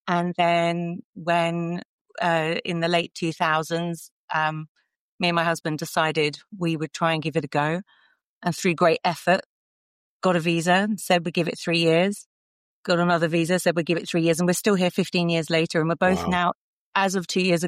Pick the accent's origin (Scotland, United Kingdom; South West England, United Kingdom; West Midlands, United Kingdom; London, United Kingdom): London, United Kingdom; accent: south of England; you can probably tell, people who listen can tell by my accent, I'm from the south of England. I grew up in the London suburbs, and I am a cliche to my roots.